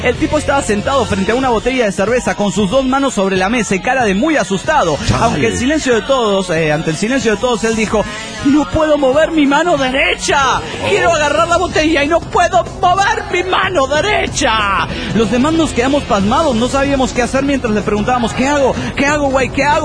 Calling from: Guadalajara, Jalisco, Mexico; Hola, soy … de Guadalajara.

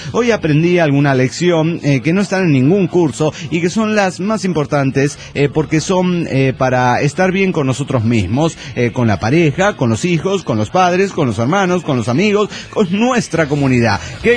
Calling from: Saltillo, Coahuila, Mexico; de Saltillo, Coahuila, Wisconsin, USA.

